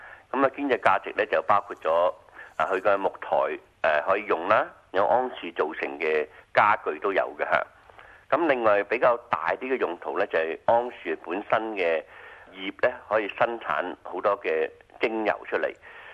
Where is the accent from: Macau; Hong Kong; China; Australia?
Australia; 咁我哋澳洲人咧就好清楚嘅